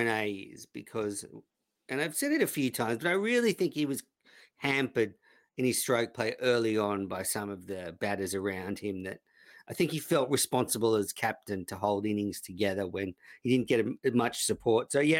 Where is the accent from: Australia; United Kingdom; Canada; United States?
Australia; Rose Bay, New South Wales; I grew up in Rose Bay, and I used to get letter grades. Which is in Australia.